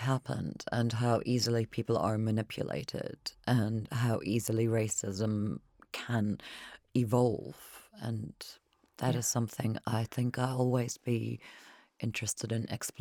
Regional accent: Germany; growing up in Germany, it was present, and that generation was still there.

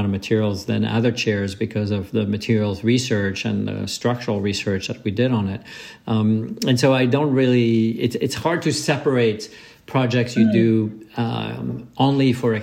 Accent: Switzerland; I've been an ocean lover all my life, even though I grew up in Switzerland, a landlocked country.

